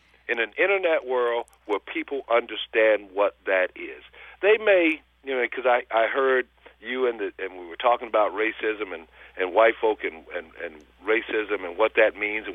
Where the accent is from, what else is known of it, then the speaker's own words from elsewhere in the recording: the South, United States; how I view what I saw growing up in the South and traveling all across the country